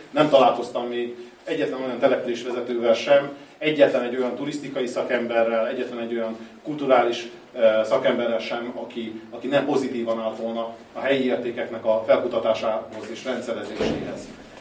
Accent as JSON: {"language": "Hungarian", "country": "Hungary", "said": "hiszen magyar emberek vagyunk"}